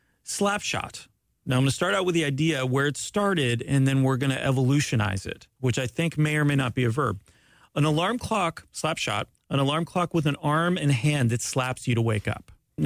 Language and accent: English; Canada; I'm Canadian, by the way.